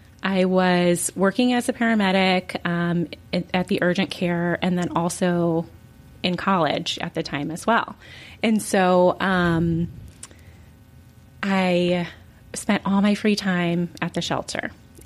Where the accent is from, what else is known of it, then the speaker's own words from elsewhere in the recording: Calumet City, Illinois, United States; also born or lived in Hammond; So I was born in Hammond to two teenage parents. And so my parents were teenagers and very, very young. Grew up in Calumet City